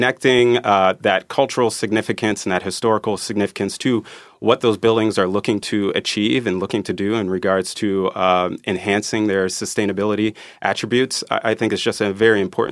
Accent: Michigan, United States; now in Cincinnati, United States; I come from Michigan. Many people from Michigan, they either have visited Cincinnati or driven past it on 75.

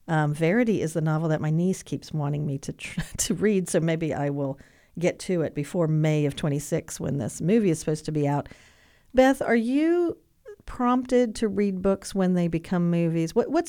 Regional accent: North Carolina, United States; I loved those as a kid, and I was not in Kansas. I grew up in North Carolina

